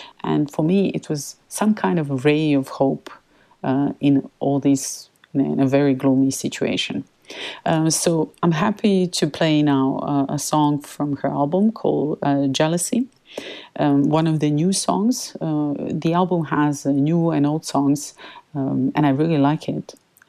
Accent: Serbia; even though we lived through so many difficult things growing up in Serbia

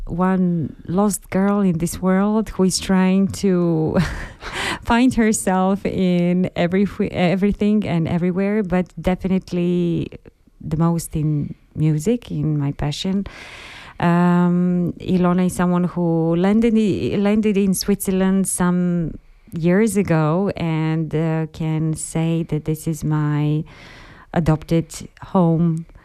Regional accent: Montenegro; So originally I come from Montenegro.

